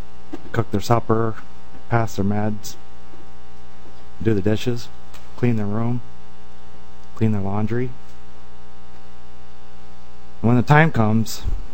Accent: Bemidji, Minnesota, United States; I'm from Bemidji, Minnesota.

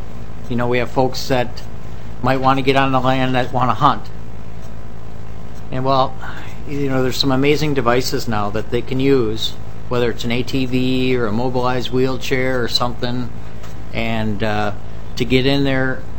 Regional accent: Minnesota, United States; but as a Minnesotan, I'm glad that's preserved.

